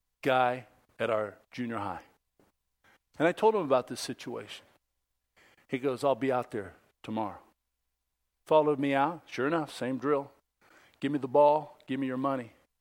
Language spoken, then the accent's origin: English; San Leandro, California, United States; I grew up in the Bay Area in San Leandro.